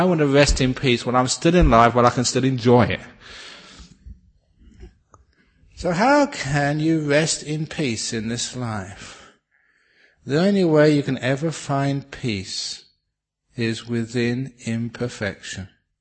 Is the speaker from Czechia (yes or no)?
no; England, United Kingdom; I still remember as a kid growing up in England